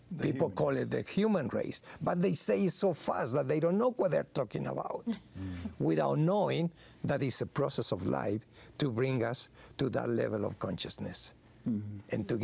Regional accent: Mexico; that is the beauty of growing up in Mexico

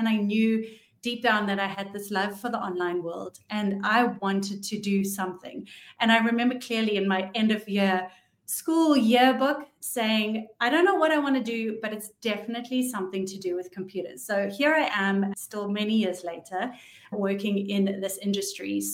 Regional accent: South Africa; moved away as an adult; also born or lived in Paris, France / London, United Kingdom; So I packed my bags and I moved from South Africa, which is where I'm originally from. And I moved to Paris and I was a nanny there for a year. And then I moved to London and I lived in London for 8 years

